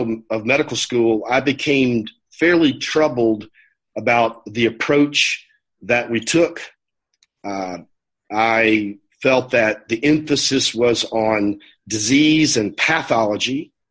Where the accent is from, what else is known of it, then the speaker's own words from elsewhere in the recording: Louisiana, United States; now in Atlanta, United States; I am a physician from currently in Georgia, in the Atlanta area. I grew up in Louisiana, and at the age of 20, God called me to himself.